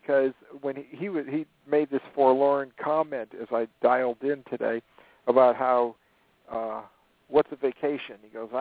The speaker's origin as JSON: {"language": "English", "region": "Connecticut", "country": "United States", "lives_now": "South Carolina, United States", "said": "I'm originally from Connecticut."}